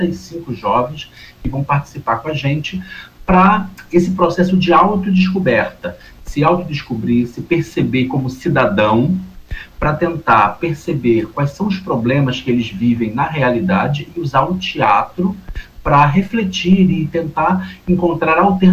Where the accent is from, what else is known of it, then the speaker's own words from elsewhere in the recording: Rio de Janeiro, Brazil; moved away as an adult; now in Rio Branco, Brazil; que eu sou lá do Rio de Janeiro. Cheguei aqui em Rio Branco em 2017